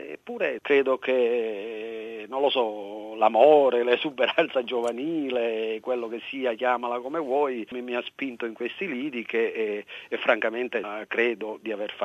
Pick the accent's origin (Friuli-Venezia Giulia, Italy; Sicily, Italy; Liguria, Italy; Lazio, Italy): Sicily, Italy; Salaparuta; Io vengo da Salaparuta, un paese della Valle del Belice, un piccolo paesetto con ai miei tempi 1900 residenti, anche se diciamo così un paese di forte migrazione anche quello